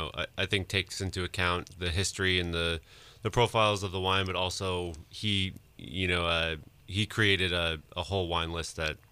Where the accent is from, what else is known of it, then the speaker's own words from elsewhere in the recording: New Hampshire, United States; now in Boston, United States; I'm from New Hampshire originally. So I think there's a huge nature part of that growing up in rural New Hampshire, lived 10 minutes away from Vermont, which is, the green state.